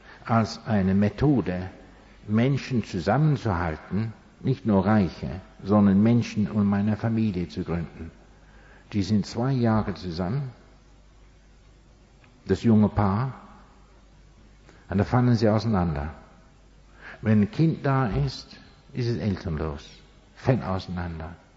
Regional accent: England, United Kingdom; German is a second language

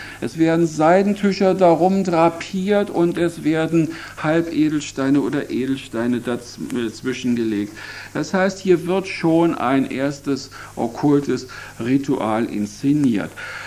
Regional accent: Hanover, Lower Saxony, Germany; ich komme aus Hannover, das ist die Weltausstellung.

